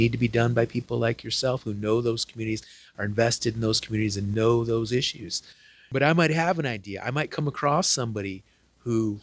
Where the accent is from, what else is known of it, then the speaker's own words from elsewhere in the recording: Laguna Pueblo, New Mexico, United States; also born or lived in Albuquerque, United States; I'm originally from Laguna Pueblo, and that's one of the Pueblo tribes based about an hour west of Albuquerque, New Mexico, right along Interstate 40. But I've lived most of my life in Albuquerque.